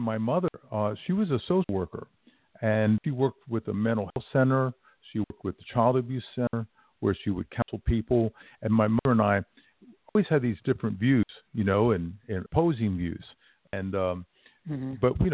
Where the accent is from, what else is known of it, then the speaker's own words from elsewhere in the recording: New York, United States; My father went to Cooper Union, and we're from New York